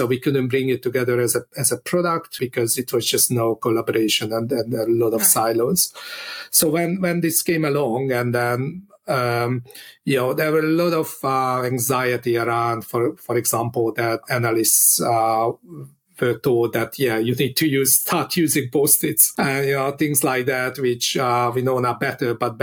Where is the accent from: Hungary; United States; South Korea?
Hungary; Budapest; English is a second language; now in United Kingdom; Then in Budapest, where I'm originally from, was born, and probably you can tell from my accent. And then came to the UK. So 10 years now in the UK